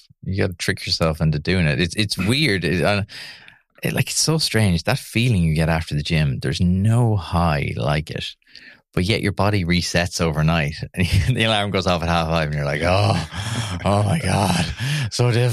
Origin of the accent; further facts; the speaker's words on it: Munster, Ireland; Like, I grew up in Tip. It's a very traditional community.